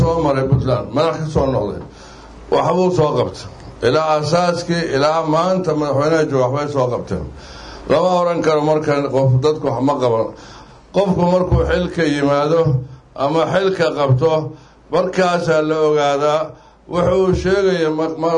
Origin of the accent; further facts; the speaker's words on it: Qardho, Bari, Somalia; born there; inaan maanta lagu soo dhaweeyo magaalada qardho oo run ahaantii waxay noqonaysaa taariikh lama ilaawana sababtoo ah waa meeshii aan ku dhashay ee dugsi qur-aanka aan ka galay qardho sidaba taariikh badan bay leedahay waa magaalo qadiimi ah